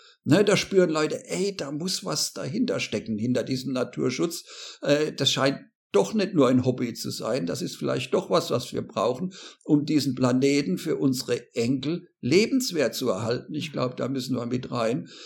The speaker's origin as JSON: {"language": "German", "town": "Obermumbach", "region": "Hesse", "country": "Germany", "tie": "born there", "said": "Ich bin auf dem Land geboren und zwar genau in dem Ort, in dem ich jetzt auch gerade mit dir chatte und telefoniere und podcaste, you name it. Das ist in Obermumbach, der Perle des Odenwaldes"}